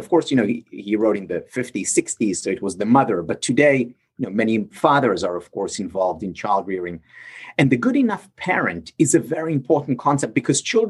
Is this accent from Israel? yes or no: yes; Israel; I'm originally from Israel